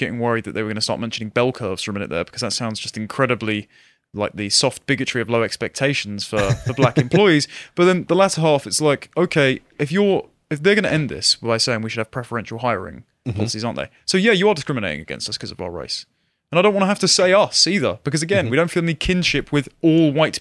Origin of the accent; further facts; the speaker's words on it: London, United Kingdom; And again, as a Londoner, I live in the most racially diverse part of the country.